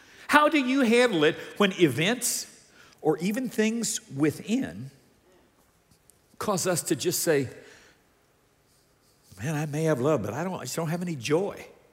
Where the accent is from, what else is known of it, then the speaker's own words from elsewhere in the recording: Downey, California, United States; Some of you know I grew up in Downey, California. Went to elementary school there.